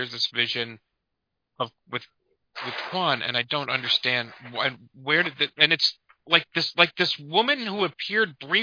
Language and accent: English; Ireland; I'm Irish, yeah, that helps.